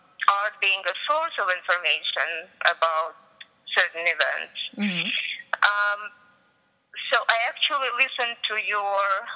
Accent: Latvia; now in United States; Originally, I'm from Latvia.

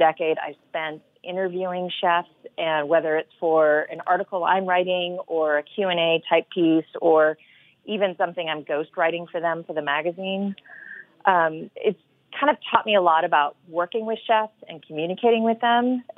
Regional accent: the South, United States; reflect the fact that I grew up in the South

